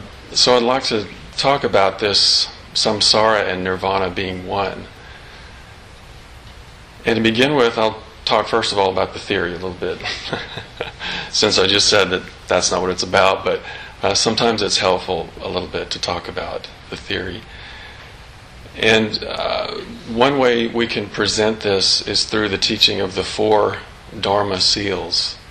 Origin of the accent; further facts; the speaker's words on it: College Station, Texas, United States; now in Austin, United States; I grew up in College Station. Actually, don't hold it against me. and I went to A&M, actually, Texas A&M, but I did come over here to Austin and go to graduate school some years later